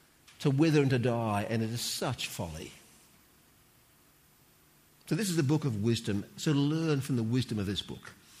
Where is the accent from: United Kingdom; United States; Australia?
Australia; Sydney, New South Wales; And thirdly, I'm a Sydney Anglican Aussie man, and that's three strikes and you're out.